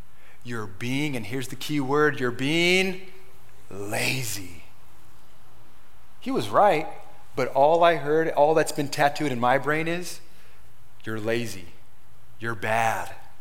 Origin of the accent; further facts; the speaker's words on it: Corona, United States; Now, growing up in Corona, I was literally born in that city, raised in that city, went to all the schools there.